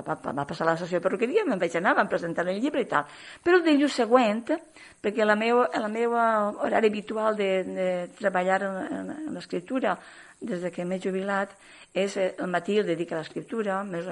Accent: Pego, Valencian Community, Spain; el segon lloc és al meu poble, naturalment com sempre, perquè per a mi és un honor presentar-la a Pego

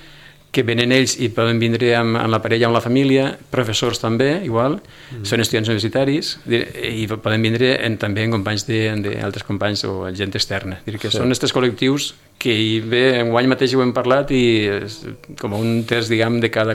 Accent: Alicante, Valencian Community, Spain; som d'Alacant, per exemple, i el nostre espai és la província d'Alacant

